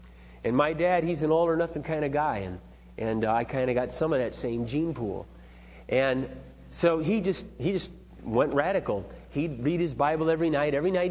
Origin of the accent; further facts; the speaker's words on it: Iowa, United States; also born or lived in California; When I was about 7, we moved from California back to Iowa. And my father opened up a welding supply store.